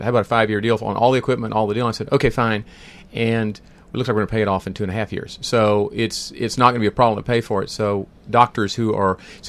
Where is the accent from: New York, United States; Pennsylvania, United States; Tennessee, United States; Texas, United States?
Texas, United States; McKinney; I was born and raised in McKinney, Texas. I went 30 miles to college one direction and dental school the other 30 miles and came right back to McKinney.